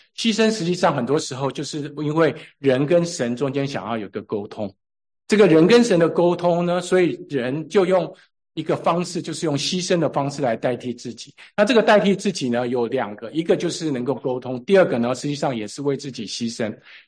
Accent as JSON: {"language": "Chinese", "country": "Taiwan", "tie": "born or raised there", "said": "我从小是在那个台湾乡下长大"}